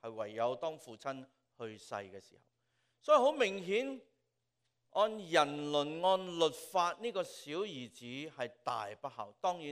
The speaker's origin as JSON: {"language": "Cantonese", "country": "Hong Kong", "said": "最后好像我们香港人说折堕到一个地步"}